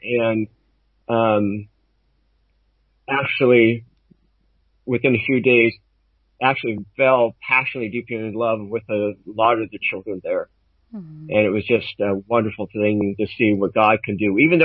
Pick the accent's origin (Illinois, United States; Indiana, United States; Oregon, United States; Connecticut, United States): Oregon, United States; more compact than I'm from Eastern Oregon, which is a very rural place, very spread out.